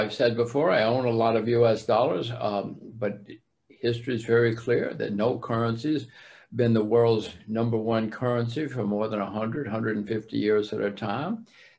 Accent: United States; I'm an American too

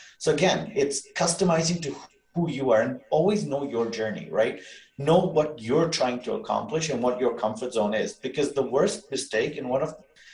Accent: Mombasa, Mombasa County, Kenya; now in Stoney Creek, Canada; I was born and raised in Mombasa, Kenya. And through my life journey, I've ended up living in Stony Creek and working in Burlington

